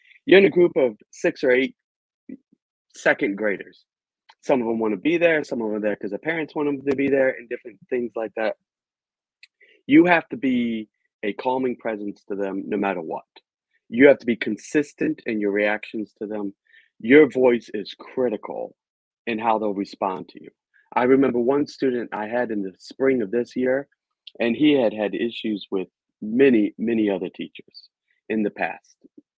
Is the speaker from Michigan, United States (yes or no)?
no; Virginia, United States; Well, I am an American. I was born and raised in Virginia and always desired to be involved with helping people.